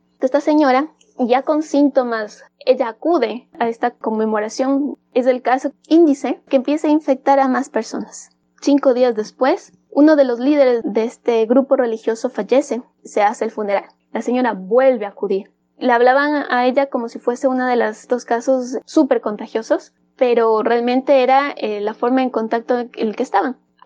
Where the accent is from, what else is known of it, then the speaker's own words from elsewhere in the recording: Ecuador; now in South Korea; soy médico epidemiólogo de Ecuador. Sin embargo, en el momento me encuentro residiendo en Corea